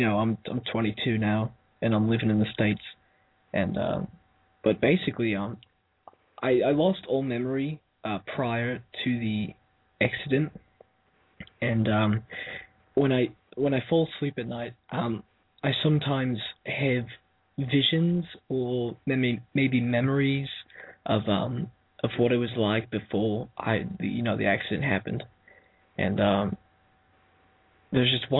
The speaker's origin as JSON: {"language": "English", "country": "South Africa", "tie": "born there", "said": "I was born in South Africa, believe it or not, and I was born there"}